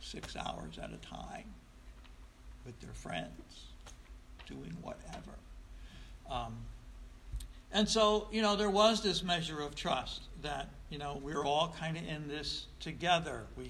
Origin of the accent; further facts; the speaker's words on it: Troy, United States; And again, I grew up in South Troy, and you know, my parents, right or wrong, they completely trusted the neighborhood to police itself.